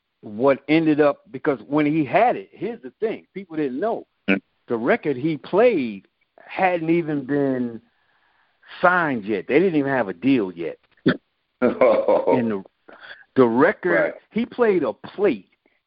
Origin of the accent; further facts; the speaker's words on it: New York City, New York, United States; also born or lived in Peoria, Illinois; I was born actually in Peoria, Illinois, but raised in New York from about the time I was 4 years old in Hollis, Queens.